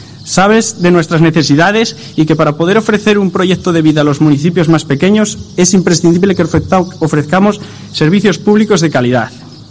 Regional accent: Villalazán, Castile and León, Spain; Orgullo de alcalde recibiros en este humilde municipio de Zamora, mi pueblo, Villalazán, en el que nacieron mis abuelos, mis padres y donde yo he crecido rodeada de gente leal y trabajadora, mis vecinos.

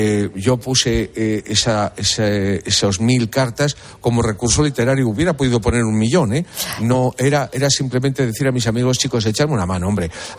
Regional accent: Madrid, Community of Madrid, Spain; yo soy de Villaverde.

